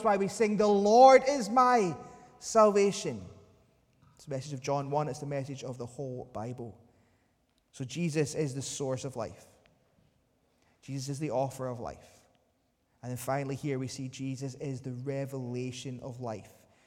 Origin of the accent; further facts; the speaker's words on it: Northern Ireland, United Kingdom; I grew up in Northern Ireland. My story, I grew up in the Brethren in Northern Ireland